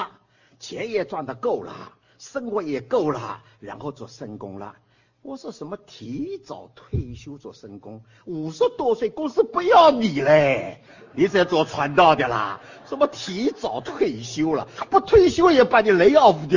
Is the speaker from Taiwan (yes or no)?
yes; Taiwan; 我是台湾来的